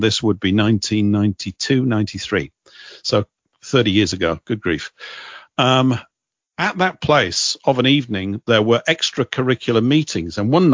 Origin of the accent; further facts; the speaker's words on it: Leeds, Yorkshire and the Humber, United Kingdom; moved away; also born or lived in London; I come from Leeds in Yorkshire, now residing in the south of England. And I moved to London in 1984